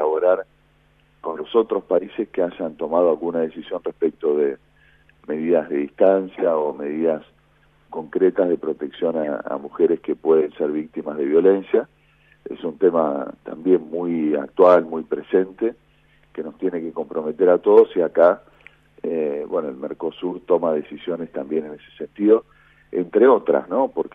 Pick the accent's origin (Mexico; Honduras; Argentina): Argentina; De 40 y pico, como somos los argentinos.